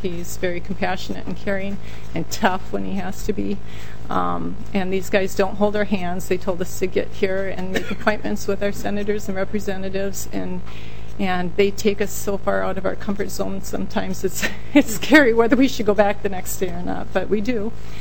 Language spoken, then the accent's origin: English; Dundas, Minnesota, United States; I'm from Dundas, Minnesota.